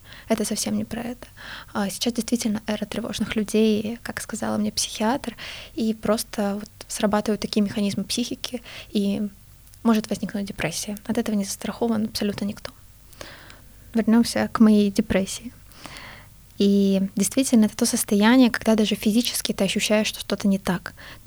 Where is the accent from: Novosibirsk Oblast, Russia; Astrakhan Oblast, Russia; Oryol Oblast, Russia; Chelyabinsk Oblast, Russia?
Novosibirsk Oblast, Russia; Novosibirsk; moved away as an adult; now in Moscow, Russia; Новосибирск, мой родной город, я училась там в школе, и потом уехала поступать в Москву.